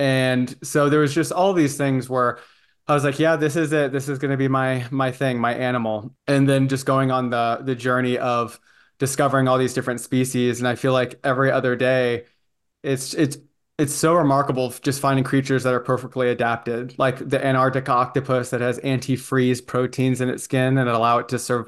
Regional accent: San Antonio, Texas, United States; growing up in San Antonio, Texas, and then coming out after being afraid to tell anybody about what I was feeling

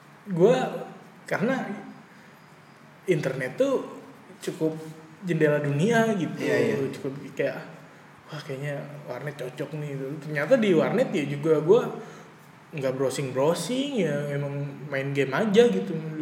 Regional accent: Depok, West Java, Indonesia; Soalnya kan gue waktu SD itu di Depok situ kan

